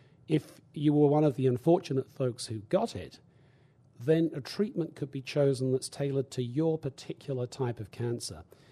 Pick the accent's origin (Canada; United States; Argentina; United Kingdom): United States; And speaking not as a scientist, but as an American, we should be ashamed of that and fix it.